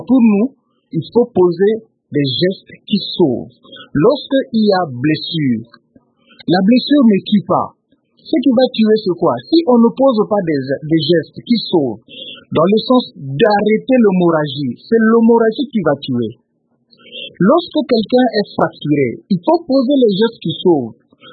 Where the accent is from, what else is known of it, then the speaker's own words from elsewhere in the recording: DR Congo; je suis de ce pays, je suis congolais de ce pays